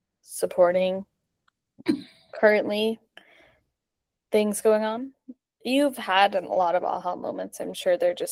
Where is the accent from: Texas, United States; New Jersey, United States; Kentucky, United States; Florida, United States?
New Jersey, United States; when we do say we're from Jersey